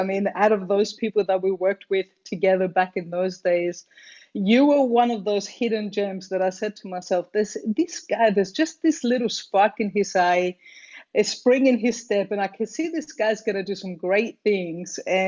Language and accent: English; Cyprus; also born or lived in Australia / London / Lithuania; So I'm originally from Cyprus. This is where I'm actually based at this point in time. I spent half my life living in Australia, though, and the other half living between Cyprus, London, slash a little bit of Lithuania.